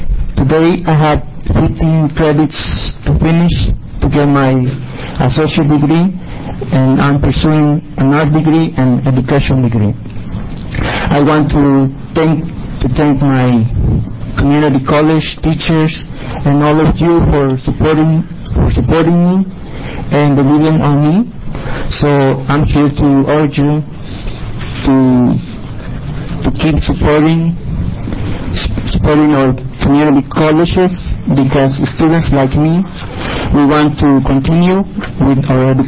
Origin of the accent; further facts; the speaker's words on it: Mexico; now in Newport, United States; I'm from Mexico. I moved to the U.S. 10 years ago